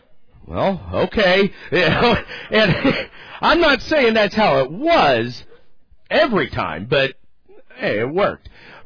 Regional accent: Ohio, United States; Now, we're from Ohio, and Mexico's hot.

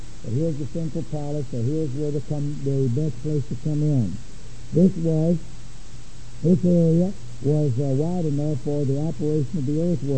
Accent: United States; I like to get everything from a football field perspective in growing up in America.

